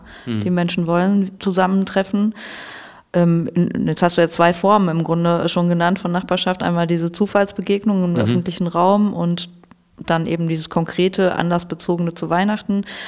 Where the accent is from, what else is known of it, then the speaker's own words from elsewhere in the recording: Dortmund, North Rhine-Westphalia, Germany; Ich komme aus Hörde und nicht ich komme aus Dortmund